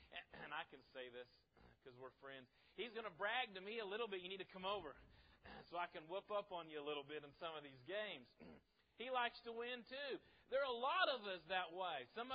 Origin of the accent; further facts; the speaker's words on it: Midwest City, Oklahoma, United States; I grew up in Midwest City. I went to grade school and to junior high and to high school in Midwest City.